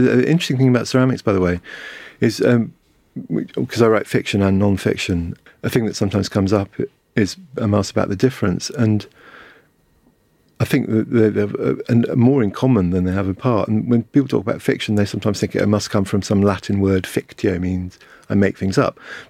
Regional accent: Hong Kong; also born or lived in Asia; My mum was Irish. I grew up mainly in Hong Kong, moved around in Asia for a bit.

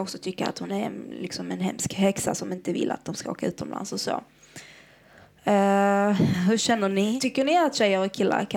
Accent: Iraq; Swedish is a second language; now in Sweden; Jag menar, i mitt hemland, Irak då, så är det inte väldigt vanligt att man går ut och fika med en killkompis.

